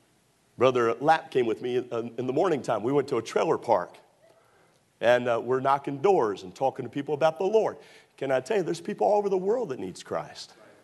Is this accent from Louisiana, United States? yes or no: no; Texas, United States; after all, we're from Texas.